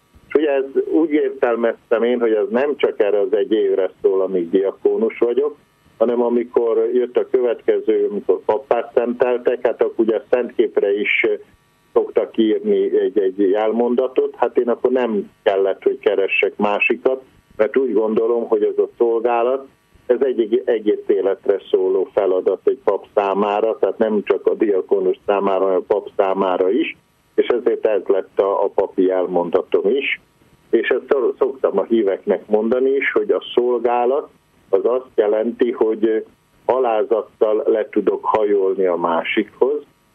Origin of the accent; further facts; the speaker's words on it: Drávasztára, Baranya, Hungary; born there; first language Croatian; Hát én a Dráva mentén születtem, Dráva Stárán, ez egy határ melletti település, de természetesen nem száraz határ, hanem a Dráva választja el a két országot, és igazából azt lehetne mondani, hogy egy zsákfalu